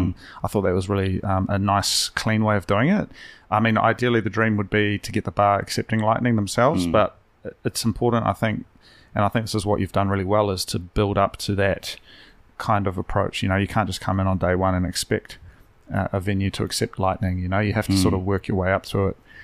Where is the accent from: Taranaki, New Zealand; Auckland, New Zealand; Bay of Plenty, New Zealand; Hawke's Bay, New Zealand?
Hawke's Bay, New Zealand; just having gone recently back to Hawke's Bay to help out with some flooding in my hometown